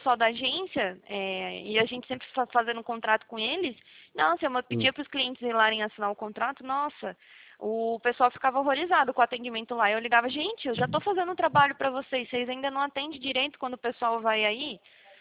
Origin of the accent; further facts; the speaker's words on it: Prudentópolis, Paraná, Brazil; Eu sou de lá, na verdade, né? Só que eu trabalho aqui em São Paulo